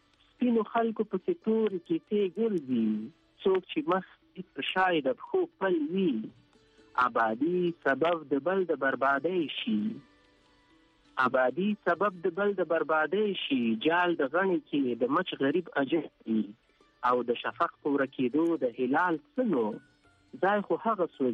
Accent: Paktia, Afghanistan; زه اصلن د پکتیا دی اریو بیا ما او په اریو کې اکثرا ځاګی او اوسېږي نو زم د ځاګی یم

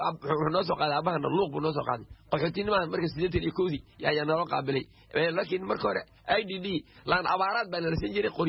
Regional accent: Luuq, Gedo, Somalia; now in Kenya; waxaan halkeenay luuq meeji keliya ah aan ku barbaaray indhaha kula qaaday luuq baan joogay 91

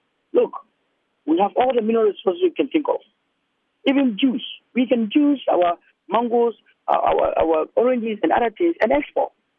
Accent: Ghana; I am going to serve the people of this country as a Ghanaian.

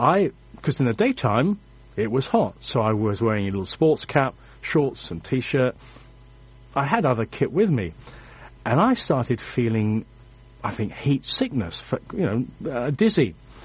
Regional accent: Switzerland; because I come from Switzerland

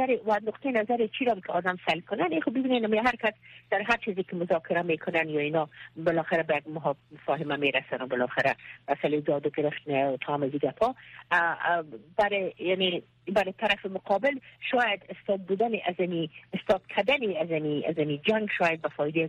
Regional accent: Afghanistan; ما افغان هستیم

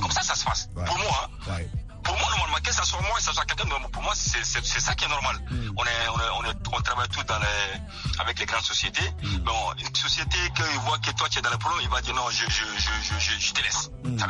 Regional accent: Mali; en tant que Malien

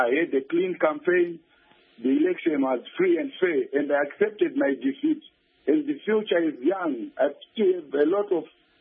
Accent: Kariba, Mashonaland West, Zimbabwe; from Kariba.

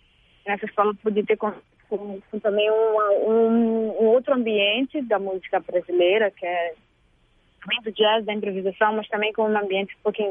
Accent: Maputo, Mozambique; born there; cantora de Moçambique, nasci em Maputo.

